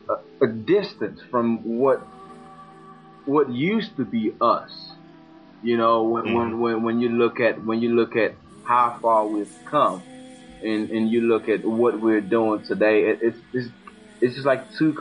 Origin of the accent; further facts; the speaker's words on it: Tallahassee, Florida, United States; also born or lived in Douala, Cameroon; My mom was born in this town called Douala, and I grew up pretty much between here and there. Here I grew up in Tallahassee, Florida, and I've been to Douala.